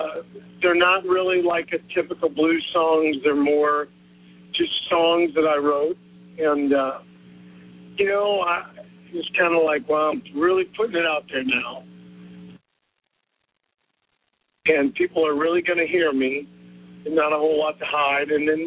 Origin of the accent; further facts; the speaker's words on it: St. Louis, Missouri, United States; also born or lived in Key West; Well, I'm from St. Louis originally, and I've been, you know, playing music in bars and whatever since I've been 18.